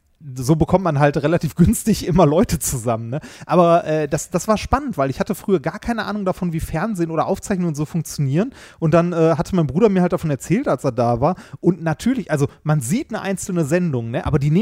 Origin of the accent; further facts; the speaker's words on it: North Rhine-Westphalia, Germany; also wir sind im Ruhrgebiet groß geworden